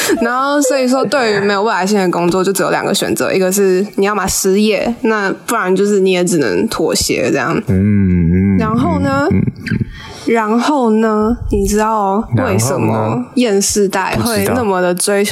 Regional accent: Taiwan; 我们的出生是成长于比较富裕的台湾社会嘛，

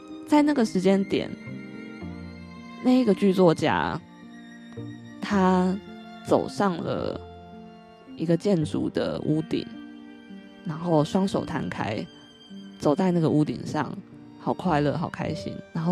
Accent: Taiwan; 台湾属于我，我是台湾人

